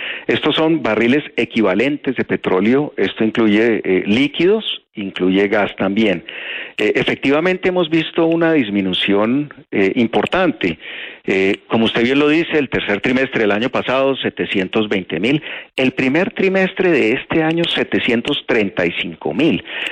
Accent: Colombia; Julio, le contesto también como colombiano

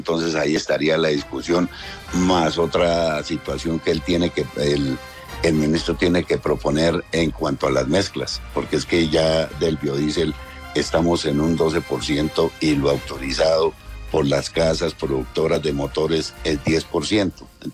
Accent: Colombia; proveer también para nuestra subsistencia como colombianos, ya que producimos para Colombia.

